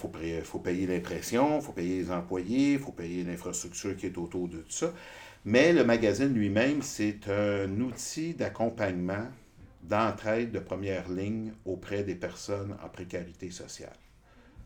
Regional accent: Montreal, Quebec, Canada; je suis un Montréalais pur, là, je veux dire, un petit gars de Rosemont, bon, qui vit aux alentours, puis qui a toujours travaillé dans le centre-ville

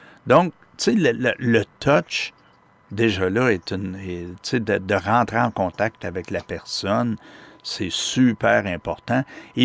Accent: Cowansville, Quebec, Canada; Je viens de Cowansville

